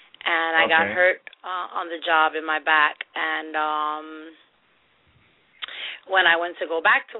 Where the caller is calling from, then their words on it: New York, United States; I'm calling from Westchester County in New York.